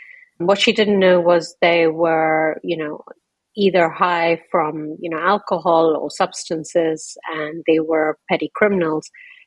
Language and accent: English; India; also born or lived in London, United Kingdom; I was four when I was taken from London to India.